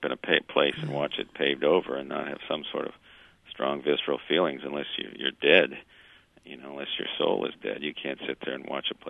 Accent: Fort Lauderdale, Florida, United States; And I went down to the Herald in Miami, where, I was sort of my hometown. I was born in Fort Lauderdale, and I grew up reading the paper

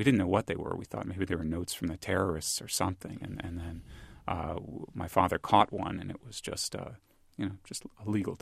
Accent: Brooklyn, New York, United States; born or raised there

